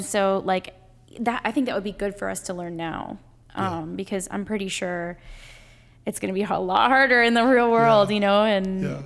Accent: Texas, United States; first language Spanish; English is a second language; And I actually, Spanish is my first language. I'm originally from Texas, so that went away fast.

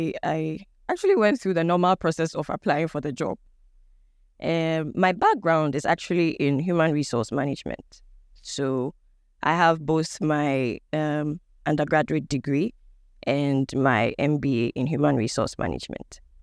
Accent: Tutu Ekuyapem, Eastern Region, Ghana; now in Accra, Ghana; Ewe and then the Akan tribe. So that's the combination for me. I'm a proud Ghanaian, and I hail from Tutu Ekuyapem in the Eastern Region. I live in Accra

